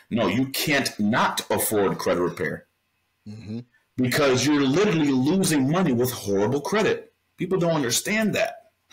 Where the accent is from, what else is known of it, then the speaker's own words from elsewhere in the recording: Connecticut, United States; I'm from Connecticut and my mom's from Brooklyn.